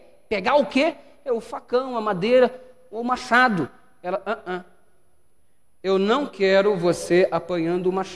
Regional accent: São João de Meriti, Rio de Janeiro, Brazil; Eu nasci e cresci no Rio de Janeiro. O pastor Hélio conhece perfeitamente o lugar de onde vim. Jardim Paraíso, São João de Meriti, Baixada Fluminense.

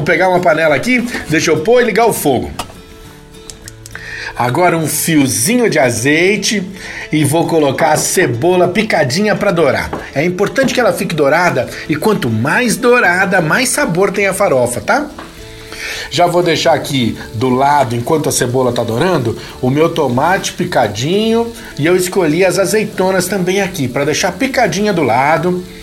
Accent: São Paulo, Brazil; Eu sou de São Paulo

